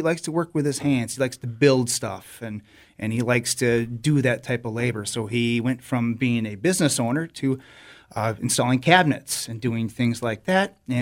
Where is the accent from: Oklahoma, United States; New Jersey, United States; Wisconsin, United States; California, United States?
Wisconsin, United States; Crivitz; also born or lived in Green Bay; Then she did some administrative work, and at some point, about fifth grade, my parents had this idea of moving up to the Crivets area.